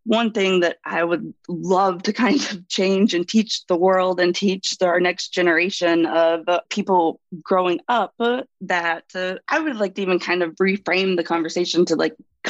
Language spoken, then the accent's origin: English; the South, United States; Well, I grew up in the South, and, you know, my sexual education was basically, are you married?